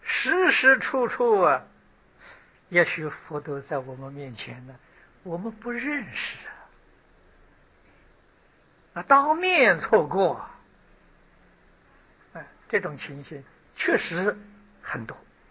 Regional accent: China; 所以以后我们中国人造弥勒菩萨的像呢，都造这个布袋和尚的像啊。

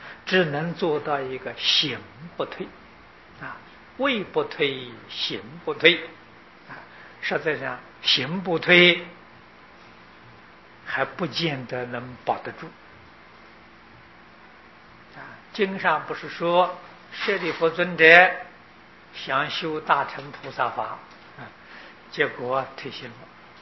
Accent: China; 就是我们中国人所讲的黄花树啊，南方人称为栀子啊，称为栀子。

